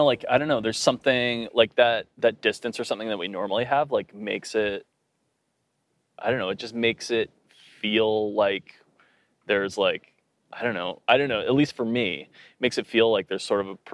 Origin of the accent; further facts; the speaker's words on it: Edmonton, Alberta, Canada; We're two chefs from Edmonton, Alberta, Canada.